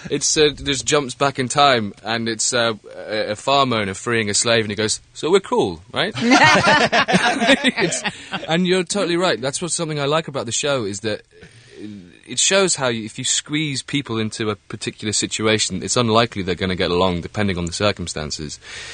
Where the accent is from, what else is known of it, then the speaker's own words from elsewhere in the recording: Wales, United Kingdom; And that's not my background at all. Because I'm Welsh, actually.